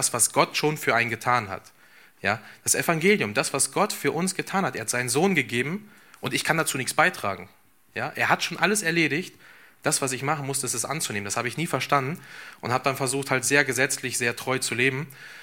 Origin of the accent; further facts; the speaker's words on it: Espelkamp, North Rhine-Westphalia, Germany; Und zwar komme ich ja hier aus Espelkamp, gar nicht so weit ab, ein paar Straßen weiter. Bin hier auch groß geworden